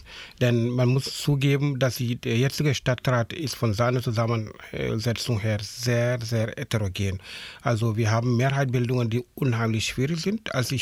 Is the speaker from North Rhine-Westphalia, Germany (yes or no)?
no; Halle, Saxony-Anhalt, Germany; Ich sage, nein, das ist nicht bei Leipzig, das ist Halle an der Saale